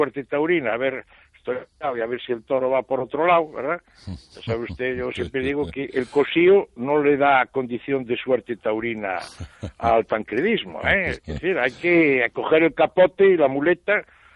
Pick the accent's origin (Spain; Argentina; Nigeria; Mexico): Spain; como ciudadano español